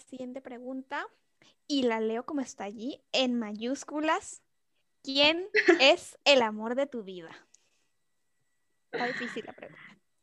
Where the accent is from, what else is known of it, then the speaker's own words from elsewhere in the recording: Venezuela; moved away; yo soy de Venezuela, yo soy venezolana, pero hace tiempo ya que no estoy allá, así que capaz por eso también mi acento no suena de venezolana, porque me lo dicen seguido.